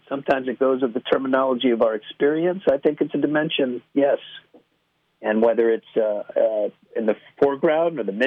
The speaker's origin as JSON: {"language": "English", "town": "Chicago", "region": "Illinois", "country": "United States", "tie": "born or raised there", "said": "growing up in Chicago, the architecture and the, you know, it's a design town"}